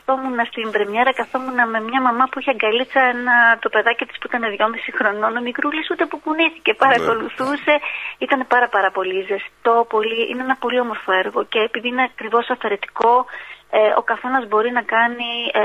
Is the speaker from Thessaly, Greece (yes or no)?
yes; Larissa, Thessaly, Greece; για μένα που είμαι Λαρισαία και είμαι σε αυτή την πόλη